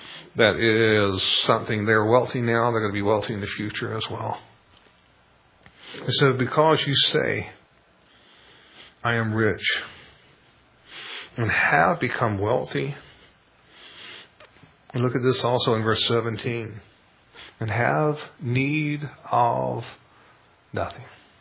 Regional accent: North Carolina, United States; Now, I'm from North Carolina, and I'm one of those few people who I've tried, but I just don't like NASCAR.

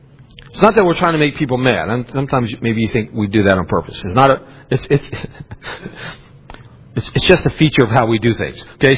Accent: West Virginia, United States; I know I'm from West Virginia and somewhat of Hillbilly, but I put the shoes on.

